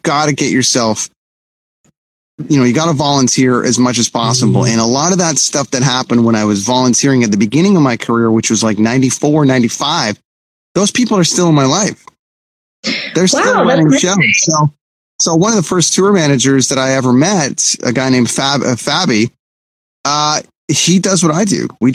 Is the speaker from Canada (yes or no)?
yes; Toronto, Ontario, Canada; now in Vancouver, Canada; I'm from Toronto, but I had moved to Vancouver